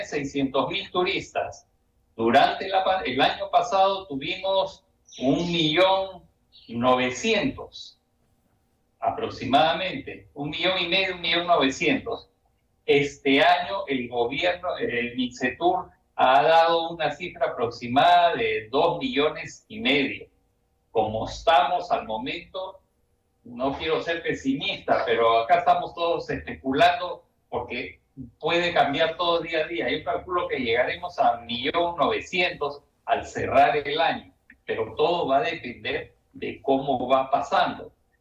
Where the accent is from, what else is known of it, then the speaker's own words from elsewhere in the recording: Peru; Nosotros, como peruanos, tenemos que ayudar a la reactivación.